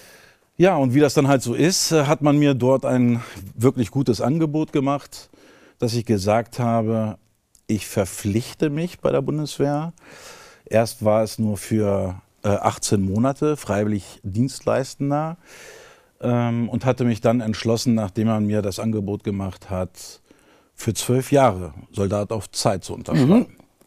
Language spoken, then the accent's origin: German; Garbsen, Lower Saxony, Germany; bin auch mit Migrationshintergrund. Ich bin halber Kroate. Wer bin ich? In Garbsen auf der Horst groß geworden. Saturnringschule, Orientierungsstufe, dann Realschule und dann weiter in die Ausbildung. Habe bis 1995 hier gewohnt